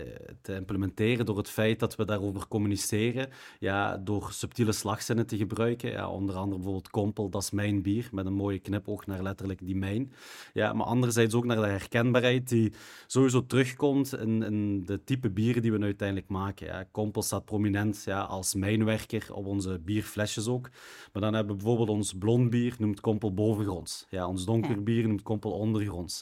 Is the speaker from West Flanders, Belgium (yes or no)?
no; Maasmechelen, Limburg, Belgium; Ja, we zijn afkomstig uit Maasmechelen. En Maasmechelen is ook een van de mijngebieden die we hebben gehad in Limburg.